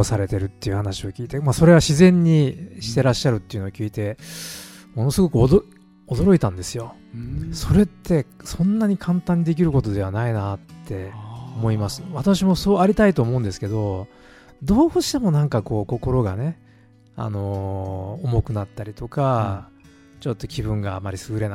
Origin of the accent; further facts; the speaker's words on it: Ehime, Japan; 私愛媛の出身なんで愛媛の人と会えるのがすごく楽しみだったんですけど